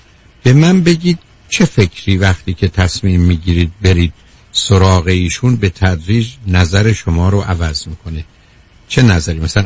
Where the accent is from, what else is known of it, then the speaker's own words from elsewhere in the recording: Shiraz, Fars, Iran; یه مختصر آبرویی هم که ما شیرازی ها نداشتیم